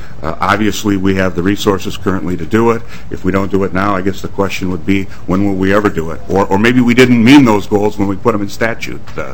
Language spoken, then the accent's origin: English; Minnesota, United States; We're at 23rd, I think, as a Minnesotan. I just don't like that, you know.